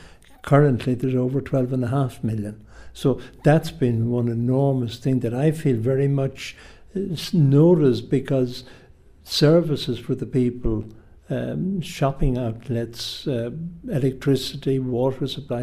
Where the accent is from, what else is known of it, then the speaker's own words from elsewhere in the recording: Ireland; A situation I suppose we could sympathise with as Irish people very much.